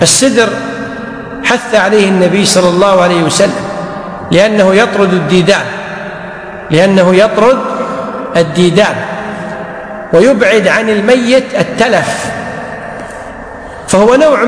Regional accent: Kuwait; واليوم في المستشفيات عندنا في الكويت ولله الحمد الأطباء يقومون بهذه المهمة

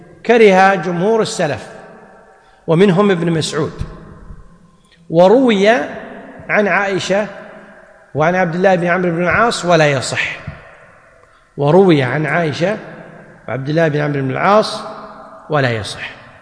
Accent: Kuwait; وهي اللي يسمونها عندنا بالكويت الناس بالحجاب

